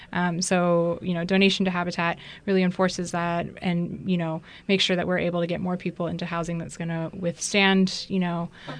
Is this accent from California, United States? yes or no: yes; Santa Barbara, California, United States; I grew up here in Santa Barbara